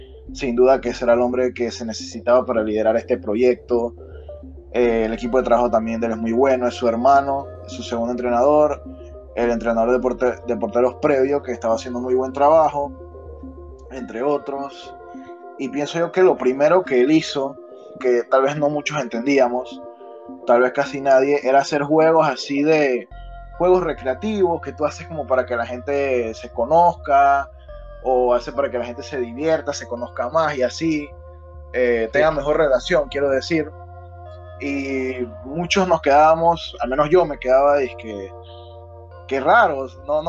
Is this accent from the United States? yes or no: no; Panama; Sé que soy de Panamá, pero yo soy culé de corazón.